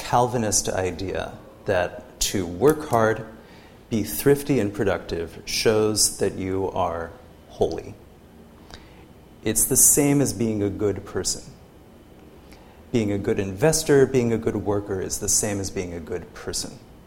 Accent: United States; I think it's really built into being an American, in my opinion.

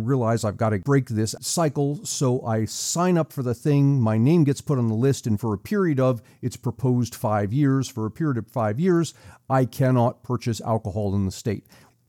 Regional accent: Pennsylvania, United States; My home state of Pennsylvania is considering a bill

